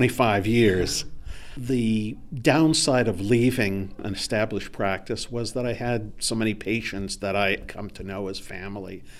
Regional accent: Pittsburgh, Pennsylvania, United States; now in Colorado, United States; I grew up in Pittsburgh.

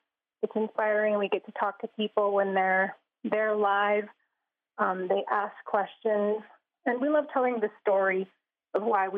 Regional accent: Ganado, Arizona, United States; And I am also Diné from Ganado, Arizona.

